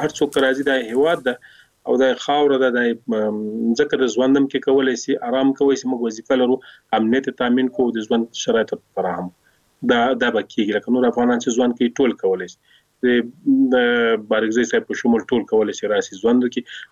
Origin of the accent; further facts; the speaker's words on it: Afghanistan; موږ افغانان یو، دلته اوسېږو،